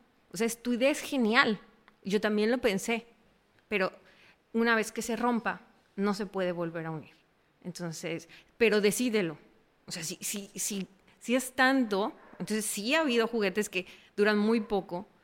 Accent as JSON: {"language": "Spanish", "country": "Mexico", "said": "lo vi en México, pero creo que fue aún más emocionante, ¿no? Saber que mi sueño empezó allá y logré verlo, pues, en mi país."}